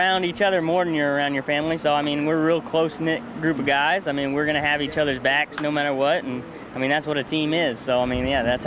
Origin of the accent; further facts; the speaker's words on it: Cincinnati, Ohio, United States; Oh, seeing it hanging there, and I got to go home and play in my hometown for my first big league game in Cincinnati, Ohio.